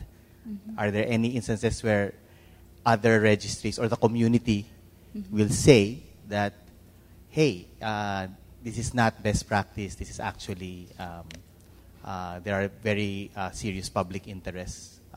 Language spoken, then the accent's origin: English; Philippines; from the Philippines.